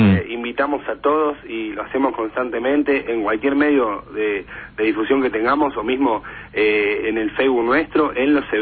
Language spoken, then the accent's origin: Spanish; Mataderos, Buenos Aires, Argentina; yo soy de Mataderos, para mí Mataderos y Villa Insuperable es lo mismo, pues no es que vivo en Recoleta